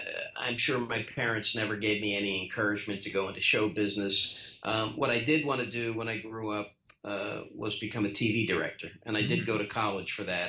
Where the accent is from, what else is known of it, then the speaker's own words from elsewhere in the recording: Atlantic City, New Jersey, United States; I grew up in Atlantic City in that area, and there was a place called Steel Pier.